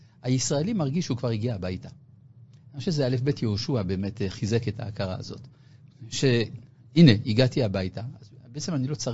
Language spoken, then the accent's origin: Hebrew; Paris, Île-de-France, France; אני גדלתי בצרפת, בפריס וסביבותיה